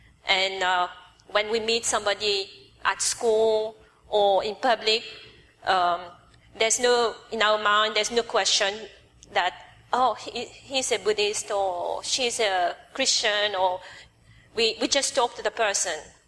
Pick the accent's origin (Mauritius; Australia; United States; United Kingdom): Mauritius; born there; I was born in Mauritius. And the background for my family, we were Catholic. And also, we come from Chinese descent